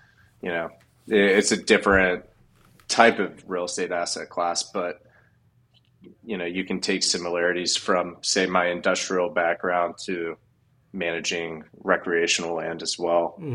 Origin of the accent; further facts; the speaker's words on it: Monroe, Louisiana, United States; also born or lived in Philadelphia / Dallas / Illinois; So I grew up in Monroe, Louisiana. Traditionally just duck hunting as a kid, doing some deer hunting. I actually went to boarding school up in Philadelphia area, then moved on down to Dallas for college.